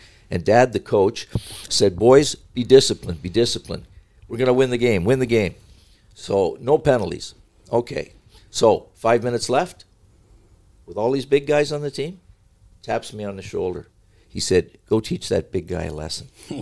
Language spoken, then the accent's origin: English; Canada; I'm a Canadian, eh?